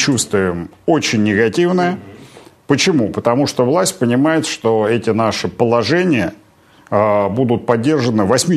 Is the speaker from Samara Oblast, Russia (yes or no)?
no; Tula, Tula Oblast, Russia; Я сам из Тулы, и я благодарен своим землякам